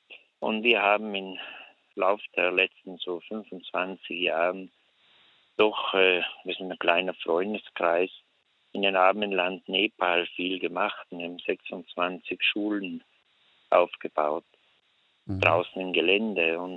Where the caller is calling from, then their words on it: Trentino-Alto Adige, Italy; Ich bin jetzt bei uns in Südtirol, ist heute ein bisschen schlecht Wetter.